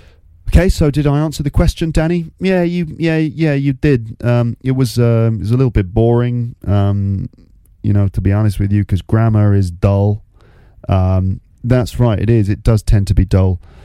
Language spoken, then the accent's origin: English; New York, United States